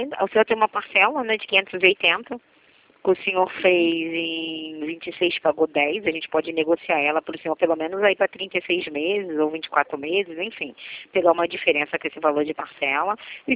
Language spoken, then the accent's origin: Portuguese; Rio de Janeiro, Brazil; eu sou daqui do centro do Rio